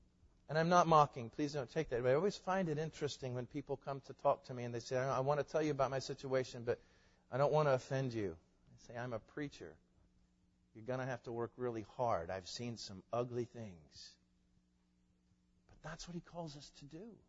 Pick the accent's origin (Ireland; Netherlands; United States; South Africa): United States; the South; I'm from the South, so we have to tell you a thing by telling you a story.